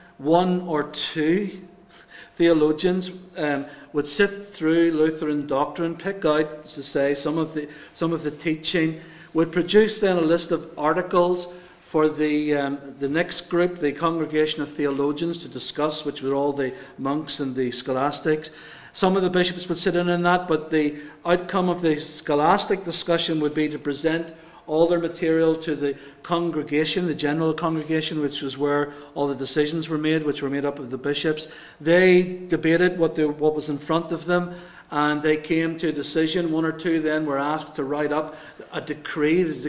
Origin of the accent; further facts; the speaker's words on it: Ireland; because I'm Irish